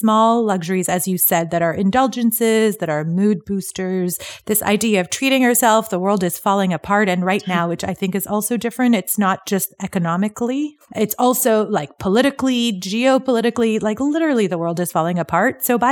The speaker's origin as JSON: {"language": "English", "country": "Canada", "said": "being Canadian"}